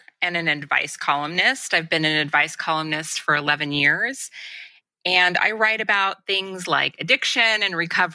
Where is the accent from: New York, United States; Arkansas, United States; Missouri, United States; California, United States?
California, United States; Los Angeles; I grew up in Los Angeles, in a suburb of Los Angeles, just about 10 minutes outside of LA proper.